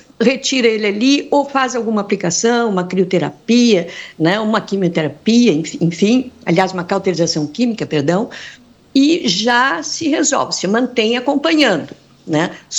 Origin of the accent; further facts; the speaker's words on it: Porto Alegre, Rio Grande do Sul, Brazil; Eu sou de Porto Alegre. Eu venho a São Lourenço uma vez por mês, né?